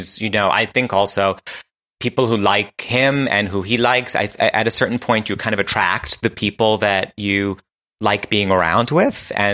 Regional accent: Queens, New York, United States; You know, I'm from Queens.

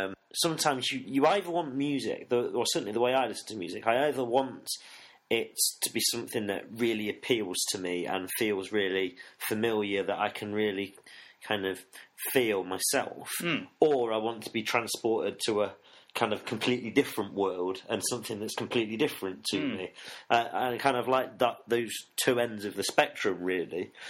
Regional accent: Nottingham, East Midlands, United Kingdom; Yeah, I grew up in Nottingham.

